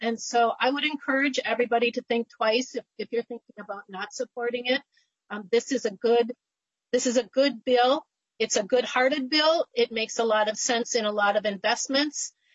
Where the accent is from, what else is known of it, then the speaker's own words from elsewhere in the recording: Sartell, Minnesota, United States; I grew up in Sartell.